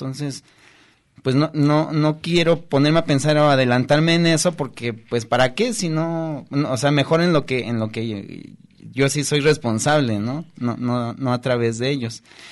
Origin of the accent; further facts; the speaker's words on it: Mexico City, Mexico; yo sí soy bien chilango.